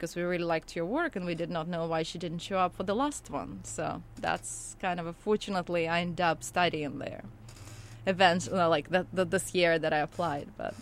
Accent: Kharkiv, Kharkiv Oblast, Ukraine; And I grew up actually in a big city. I grew up in Kharkiv, which is the metropolitan area, and it's the most science and education area.

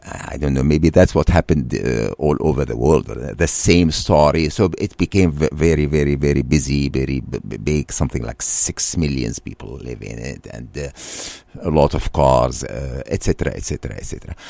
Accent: Damascus, Damascus Governorate, Syria; where I grew up, it was, you know, the new part of the city, which is something, I mean, nothing special about it. Yeah, nothing special about it. But I would say Damascus was in that time, a very cozy city

